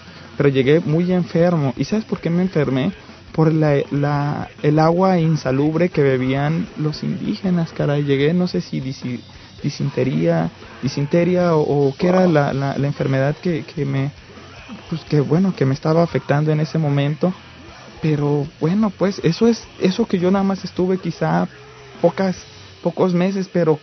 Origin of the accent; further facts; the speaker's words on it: Mexico; la gente de mi pueblo allá en México